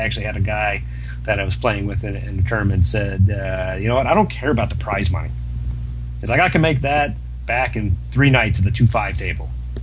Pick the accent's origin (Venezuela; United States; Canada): United States; Florida; It was like 40 degrees, so, you know, I'm from Florida, so I would.